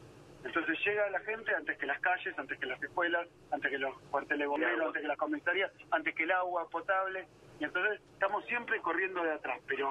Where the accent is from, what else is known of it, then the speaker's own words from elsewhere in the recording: Buenos Aires Province, Argentina; creo que somos todos los bonaerenses